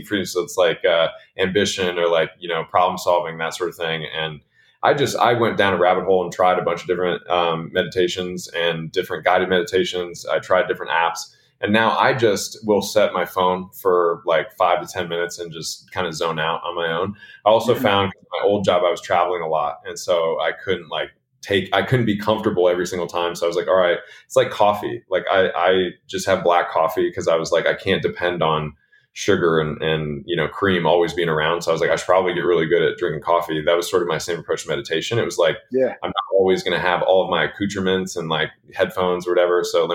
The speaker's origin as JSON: {"language": "English", "town": "Los Angeles", "region": "California", "country": "United States", "tie": "born or raised there", "lives_now": "Austin, United States", "said": "I think you and I talked about it when you were here in Austin, but like growing up in Los Angeles and I gravitated towards basketball."}